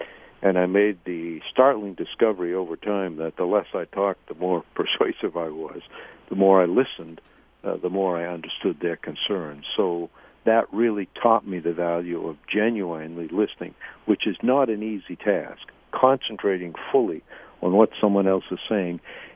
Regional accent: United States; born there; I'm very lucky that they both ended up in America, and I was born in America, and every day I thank my lucky stars for it.

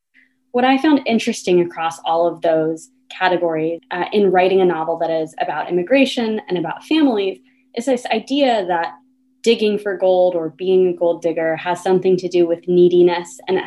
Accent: Atlanta, Georgia, United States; which is when I was growing up in Atlanta, Georgia.

